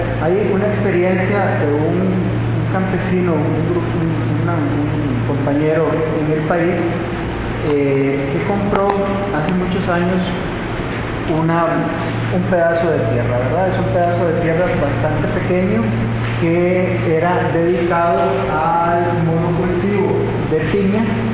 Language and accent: Spanish; Costa Rica; en mi país, en Costa Rica, comemos mucho frijol, ¿verdad?